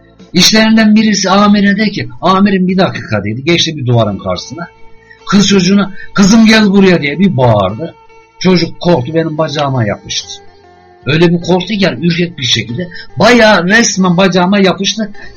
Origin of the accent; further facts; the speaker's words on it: Çankırı Province, Turkey; benim aslım Çankırı, hem Çankırı Çingene inadı var, annesi Trabzonlu, hem Laz inadı var, Trabzon inadı var.